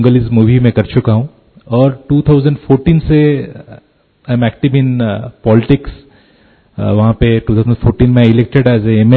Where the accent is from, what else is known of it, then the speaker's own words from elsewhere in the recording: Odisha, India; पहले तो मैं मेरे बारे में कुछ बताना चाहूंगा कि मैं उड़ीसा से हूं और उड़ीसा का जो पहला नाम है उसके पहले कलिंग था, उत्कल था।